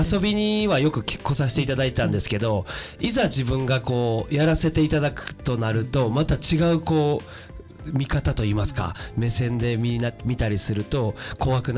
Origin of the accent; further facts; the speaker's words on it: Osaka, Japan; now in Mihara, Japan; 私は大阪出身なんですけども、8年前に、三原市に引っ越してきまして、